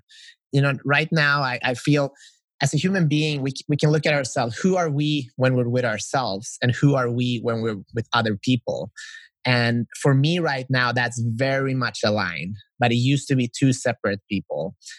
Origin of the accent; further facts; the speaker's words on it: Sweden; also born or lived in North Macedonia; I grew up in Sweden, but I'm originally from Macedonia.